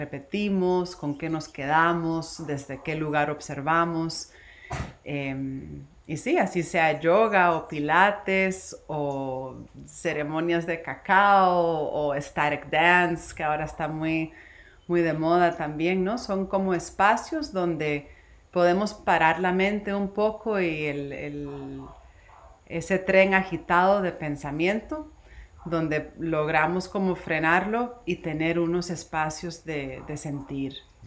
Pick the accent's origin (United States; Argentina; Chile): United States; New Jersey; born there; nací en New Jersey, de familia cubana y puertorriqueña